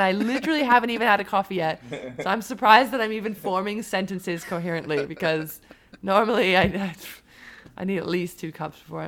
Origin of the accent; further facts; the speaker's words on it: United Kingdom; being a British player in England